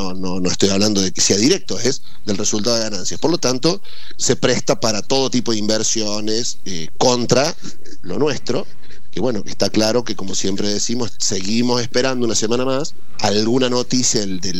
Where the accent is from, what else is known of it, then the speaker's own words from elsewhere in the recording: Argentina; para que veas lo rebuscados que somos los argentinos en materia de política